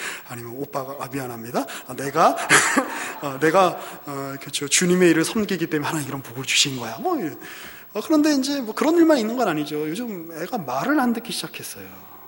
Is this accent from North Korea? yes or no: no; South Korea; born there; 나오고 보니까 우리 아버지가 한국 사람이야. 우리 아버지가 미국 사람이었으면 훨씬 좋았을 텐데. 내가 나오고 보니까 우리 여기 그 한반도에서 이렇게 태어난 거 아닙니까?